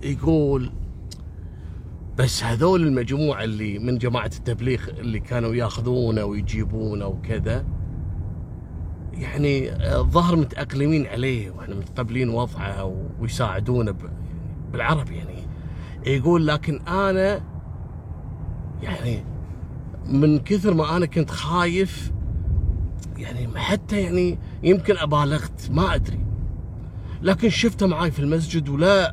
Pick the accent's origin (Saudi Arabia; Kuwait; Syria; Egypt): Syria; now in Qatar; والله انا من سوريا واحنا من ضمن البرنامج وقطر ما قصرت جابتنا تعالجنا